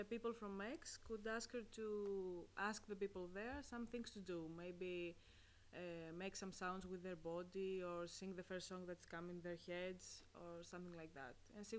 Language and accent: English; Greece; I come from Greece and I'm here as an Erasmus student for one semester.